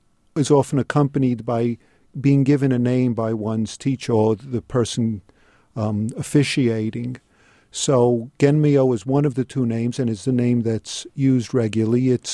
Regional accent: New York City, New York, United States; In New York City.

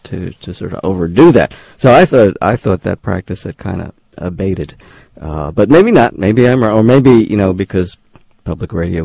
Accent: New York City, New York, United States; I grew up in New York City, and I suppose it's because New Yorkers tend to not pronounce R's a lot of the time in certain kinds of situations.

